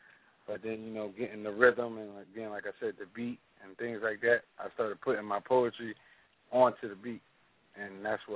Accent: Newark, Delaware, United States; also born or lived in New Jersey; And I was raised in New Jersey. I was born in New Jersey, I'm sorry. Raised in Newark, Delaware.

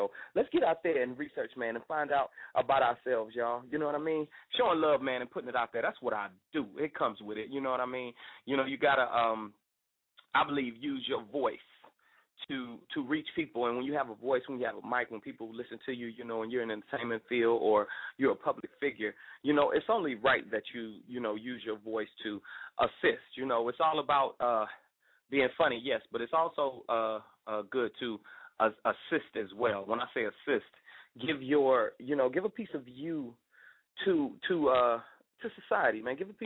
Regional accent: Miami, Florida, United States; also born or lived in Clewiston / LaBelle; I'm from Miami, but also I lived in other places, you know what I'm saying, like, you know, Clewiston and LaBelle, Florida

